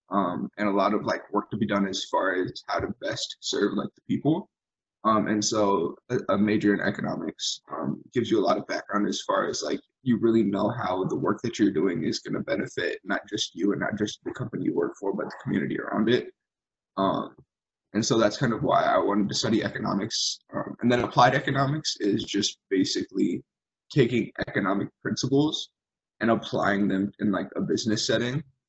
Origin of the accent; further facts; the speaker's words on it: Cedar Rapids, Iowa, United States; Yeah, so I'm from Cedar Rapids, Iowa, born and raised. I went to Linmar High School, which is kind of like in a suburb area of Cedar Rapids.